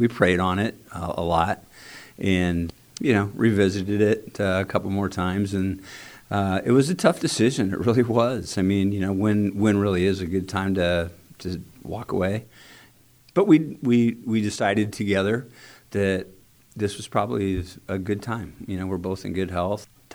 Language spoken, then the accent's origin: English; Peoria, Illinois, United States; I mean, I've been born and raised in Peoria, and I have no plans to leave. I love this community.